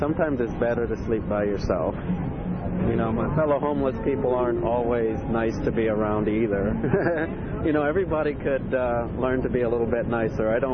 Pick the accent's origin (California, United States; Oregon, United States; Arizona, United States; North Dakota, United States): Arizona, United States; Tucson; Well, I'm from Tucson, that's where I'm from.